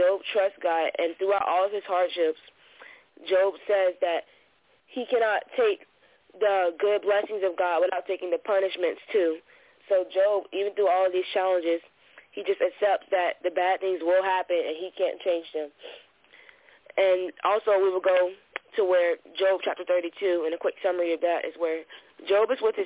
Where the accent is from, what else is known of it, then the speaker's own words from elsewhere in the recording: Jacksonville, Florida, United States; I'm from Jacksonville, Florida.